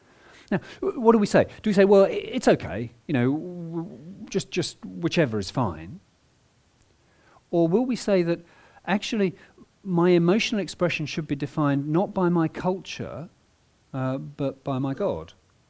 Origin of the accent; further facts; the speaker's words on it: United Kingdom; yes, I'm British and I'm quite reserved